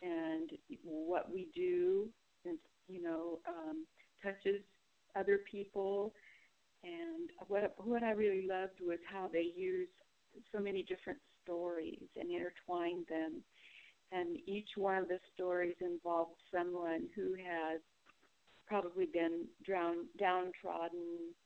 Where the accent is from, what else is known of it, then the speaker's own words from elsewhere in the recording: Fayetteville, Arkansas, United States; I'm from Fayetteville, Arkansas